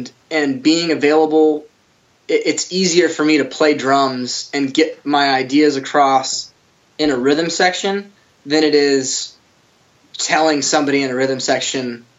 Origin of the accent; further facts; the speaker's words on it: Hendersonville, Tennessee, United States; I grew up in Hendersonville.